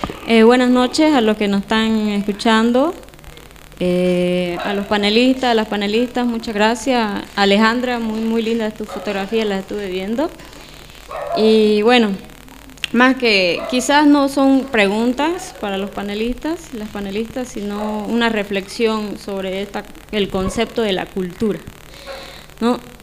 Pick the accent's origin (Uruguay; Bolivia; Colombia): Bolivia; Beni; Yo soy del Beni, por ejemplo